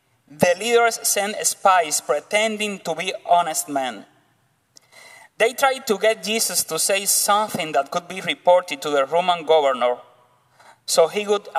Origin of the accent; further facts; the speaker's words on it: Cuba; accent: Cuban; If I said something wrong because my Cuban accent, please forgive me.